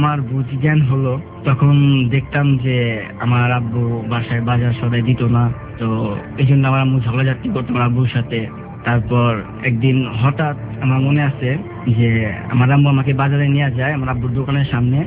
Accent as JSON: {"language": "Bangla", "town": "Dhaka", "region": "Dhaka Division", "country": "Bangladesh", "tie": "born or raised there", "also_born_or_lived": "Chaumuhani"}